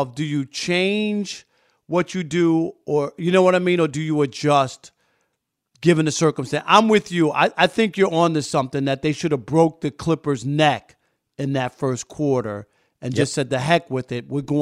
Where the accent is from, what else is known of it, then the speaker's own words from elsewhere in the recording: New York City, New York, United States; you know me, I'm a city kid. I grew up in New York City, man.